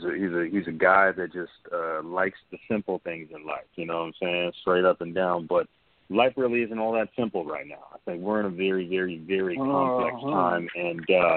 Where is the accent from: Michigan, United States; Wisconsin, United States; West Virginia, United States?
Michigan, United States; Grand Rapids; growing up in Grand Rapids, Michigan, I saw very, very little to no representation